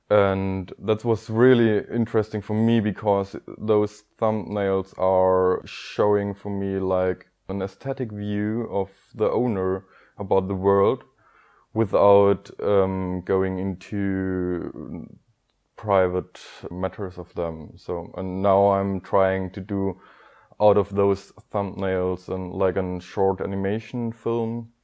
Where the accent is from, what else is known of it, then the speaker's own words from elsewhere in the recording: Stuttgart, Baden-Württemberg, Germany; English is a second language; I'm from Stuttgart, Germany.